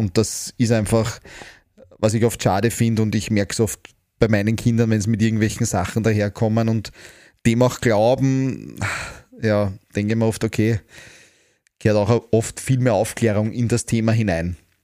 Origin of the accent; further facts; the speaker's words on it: Austria; Gerade im Österreich, bei uns in Österreich oder im Dachraum ist es dann oft sehr der Neid